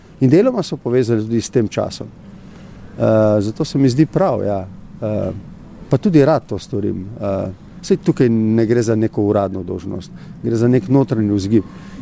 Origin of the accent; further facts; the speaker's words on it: Littoral, Slovenia; Jaz sem iz Primorske doma